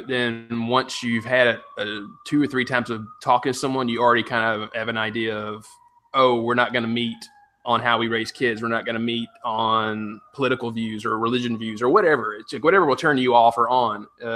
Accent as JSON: {"language": "English", "region": "the South", "country": "United States", "said": "He's making a joke because I'm a Southerner and Abraham Lincoln invaded the South."}